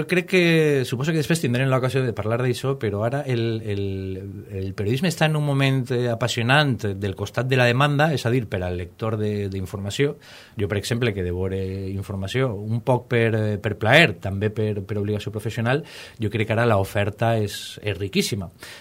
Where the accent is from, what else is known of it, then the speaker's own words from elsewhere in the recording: Valencia, Valencian Community, Spain; born there; vaig néixer en València, a València en 1971 i soc periodista.